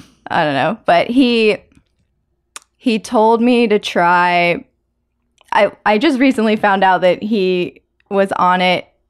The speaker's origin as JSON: {"language": "English", "region": "Maryland", "country": "United States", "tie": "born or raised there", "said": "As I grew up climbing on the Urchex climbing team in Maryland"}